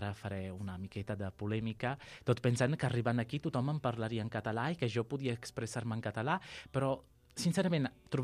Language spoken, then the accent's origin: Catalan; Sicily, Italy; first language Sicilian; Catalan is a second language; Perquè jo estic veient morir la meva llengua, que és el sicilià.